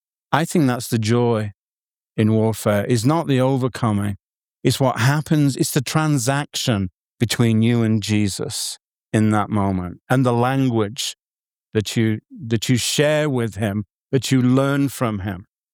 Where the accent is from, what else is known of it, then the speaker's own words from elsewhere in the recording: England, United Kingdom; I'm an Englishman second.